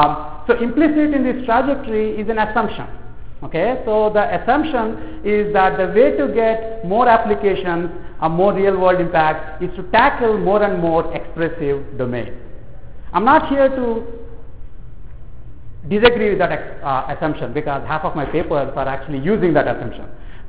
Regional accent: South India, India; I'm from South India, I can be spicy.

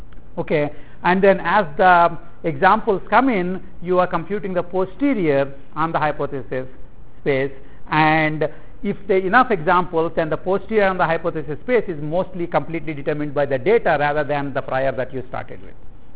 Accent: India; So for example, I came from India

